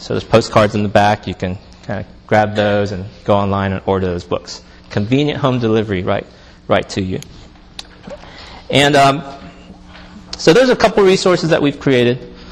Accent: Virginia, United States; We settled in the Washington, D.C. area. I grew up in Virginia, studied as an engineer, came to faith in college

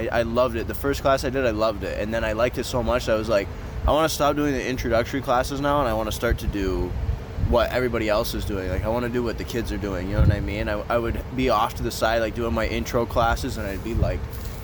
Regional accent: Harrow, Ontario, Canada; Growing up in Harrow, there wasn't a whole lot to do.

